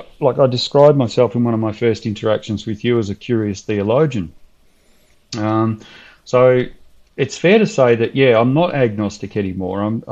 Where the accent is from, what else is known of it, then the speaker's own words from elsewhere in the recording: Victoria, Australia; So like Dan, I grew up in Victoria, in country Victoria as opposed to the city. Fairly simple upbringing. It wasn't an especially Christian upbringing, although I had a certain awareness of Christianity, mainly through my grandparents